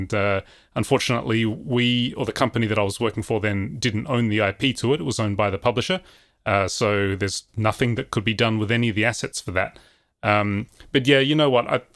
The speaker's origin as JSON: {"language": "English", "country": "Australia", "said": "of course, I'm Australian, which means I'm, you know, I was brought up on Eurovision every year"}